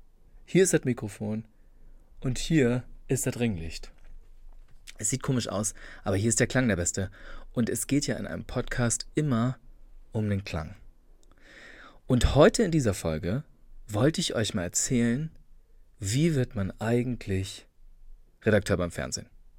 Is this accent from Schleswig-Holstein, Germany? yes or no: yes; Nienborstel, Schleswig-Holstein, Germany; ich komme ja aus Schleswig-Holstein. Ich komme richtig vom Dorf. Zwischen Kiel und Rendsburg. Also ganz kleines Dörfchen, Nienborstel.